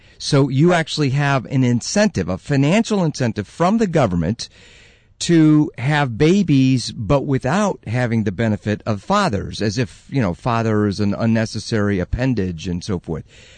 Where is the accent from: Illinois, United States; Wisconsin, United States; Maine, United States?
Illinois, United States; Chicago; I'm from Chicago, and one of the worst areas of the whole city.